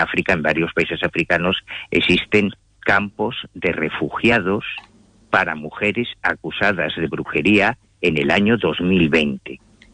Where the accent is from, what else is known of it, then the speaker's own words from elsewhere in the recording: Galicia, Spain; mira, en mi tierra, en Galicia, tenemos una tradición brujeril muy autóctona